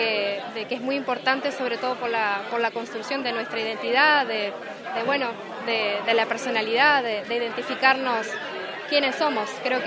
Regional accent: Bella Unión, Artigas, Uruguay; primero de nada porque soy del interior, vengo de Bella Unión y conozco la realidad.

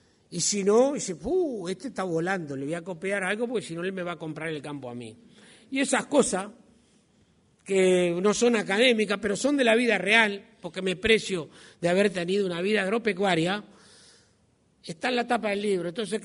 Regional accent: Uruguay; somos uruguayos, no somos ni alemanes ni japoneses

